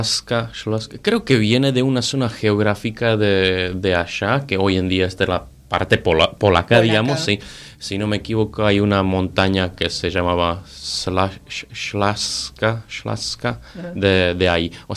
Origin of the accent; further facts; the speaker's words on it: Ostrava, Moravian-Silesian Region, Czechia; Spanish is a second language; soy de Ostrava, nacido en la parte de Ostrava que es la Silesiana, detrás, de la, detrás del río Ostravice, porque ese río dividía la Silesia de la Moravia.